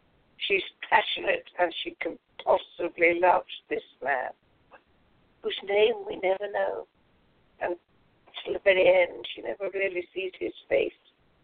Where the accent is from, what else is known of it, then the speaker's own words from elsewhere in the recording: Northern Ireland, United Kingdom; born there; I was born in Northern Ireland.